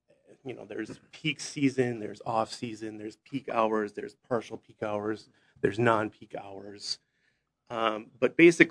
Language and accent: English; California, United States; so I come from the San Francisco Bay Area, and that's served by not a public utility